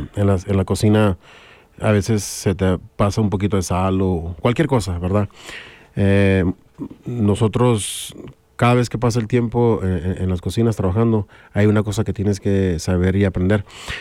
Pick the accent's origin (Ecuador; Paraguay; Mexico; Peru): Mexico; porque soy mexicano, mucha gente le pone molasses